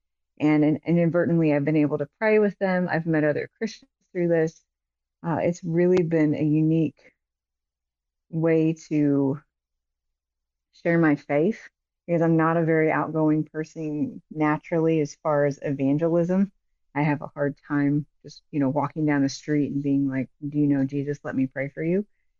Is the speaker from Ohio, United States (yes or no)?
yes; Ohio, United States; now in Illinois, United States; My husband is from here, and I'm from Northeastern Ohio. And we prayed about the decision and felt him moving us here.